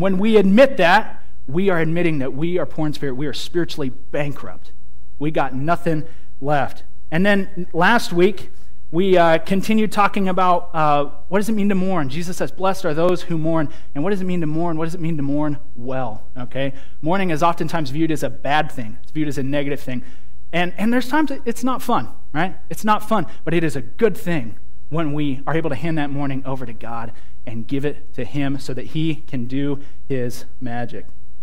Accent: Washington, United States; I'm from the Pacific Northwest. Grew up in a town north of Seattle, Washington. Most of my family still lives up there

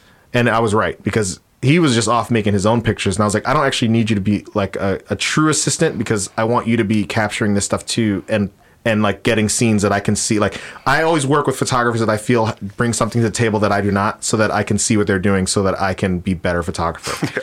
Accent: Queens, New York, United States; I'm from Queens, and Linden Boulevard stretches from Brooklyn to Queens. And so I knew it from my childhood

